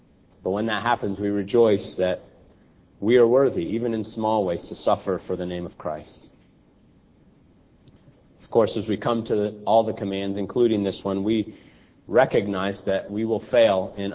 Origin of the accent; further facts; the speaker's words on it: Phoenix, Arizona, United States; And I grew up in Phoenix watching the Phoenix Suns, so I pay a little bit of attention to the Suns.